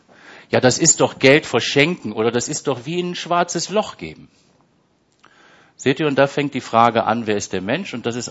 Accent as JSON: {"language": "German", "country": "Germany", "moved": "yes", "lives_now": "Switzerland", "said": "Ich komme aus Deutschland, ich bin dann in die Schweiz gegangen"}